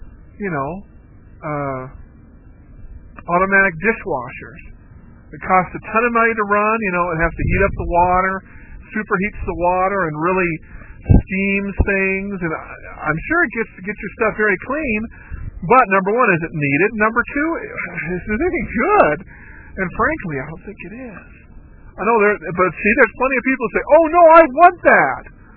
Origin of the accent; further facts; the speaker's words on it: United States; born there; I was born in the United States, I don't hate it so much that I want to leave.